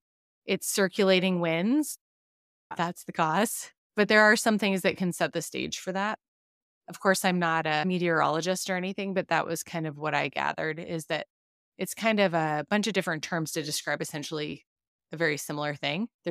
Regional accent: Montana, United States; Maybe it's just because growing up in Montana, we don't have hurricanes.

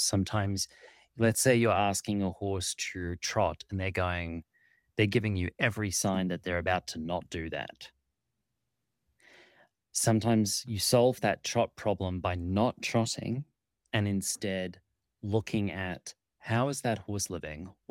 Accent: Australia; Now, I'm an Australian

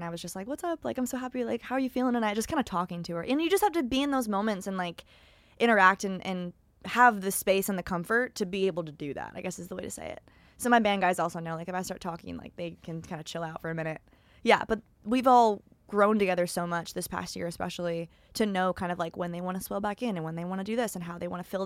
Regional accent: Florida, United States; also born or lived in Wisconsin; I always say I'm from Florida, but I spent a lot of time in so many different cities throughout my childhood.

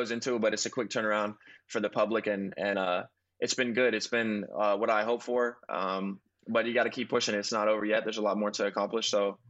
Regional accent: Birmingham, Alabama, United States; Right. I was raised in Birmingham.

